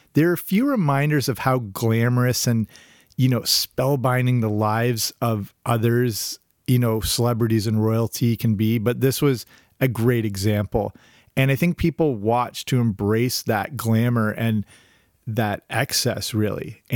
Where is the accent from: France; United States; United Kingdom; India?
United Kingdom; England; growing up in England, I watched that all the time.